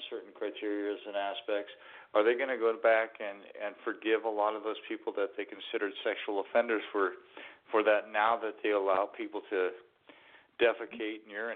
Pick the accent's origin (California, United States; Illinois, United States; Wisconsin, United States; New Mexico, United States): California, United States; Sacramento; I mean, I'm a former Californian. I'm from Sacramento.